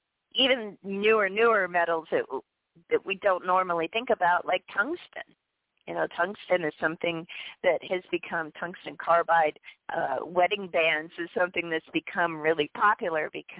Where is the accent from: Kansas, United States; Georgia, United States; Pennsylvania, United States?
Pennsylvania, United States; Pittsburgh; I grew up around Pittsburgh, Iron City.